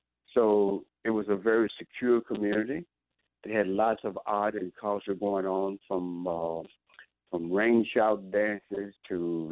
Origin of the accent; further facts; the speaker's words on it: Leland, Mississippi, United States; So I would define my growing up in Mississippi and upbringing as a pretty secure and refined one.